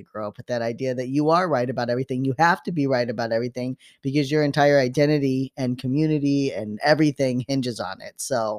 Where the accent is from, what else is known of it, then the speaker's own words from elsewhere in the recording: Chicago, Illinois, United States; I came from Chicago area where the Bulls, all the shit.